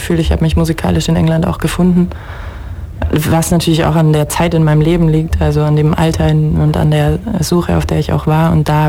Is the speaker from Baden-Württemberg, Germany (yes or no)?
yes; Delmensingen, Baden-Württemberg, Germany; Ich bin aus Ulm. Ich bin genau genommen sogar aus Delmensingen, was Richtung Laupheim ist. Und ich bin in Ulm zur Schule gegangen, ans Scholl.